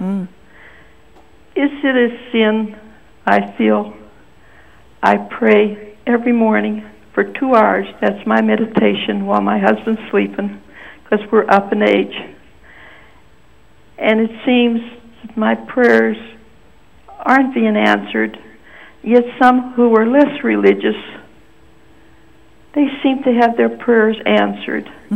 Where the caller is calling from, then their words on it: Pittsburgh, Pennsylvania, United States; Pittsburgh, PA.